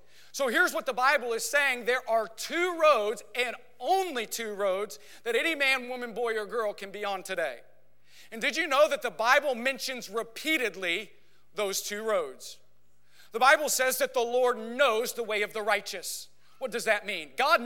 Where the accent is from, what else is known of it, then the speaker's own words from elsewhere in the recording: Texas, United States; Now, I grew up in West Texas, and we call mesquite trees in West Texas. Not many trees out there.